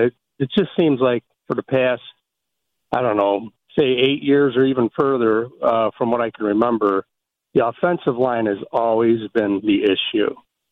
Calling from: Chicago, Illinois, United States; I'm calling from Galewood.

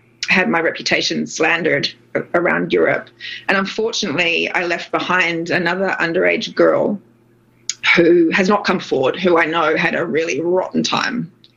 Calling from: New Zealand; I'm phoning in from New Zealand.

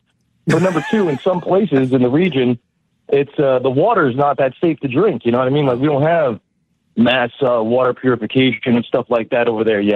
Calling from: Brazil; I'm calling you from Brazil.

